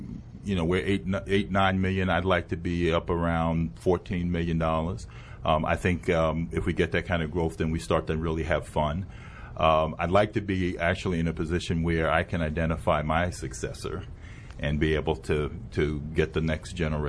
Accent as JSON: {"language": "English", "region": "New York", "country": "United States", "tie": "born or raised there", "said": "We grew up in the South Bronx in the projects"}